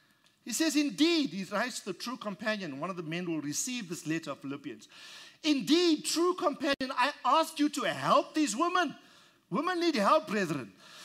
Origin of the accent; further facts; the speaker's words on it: South Africa; I say Philemon, like I'm a South African.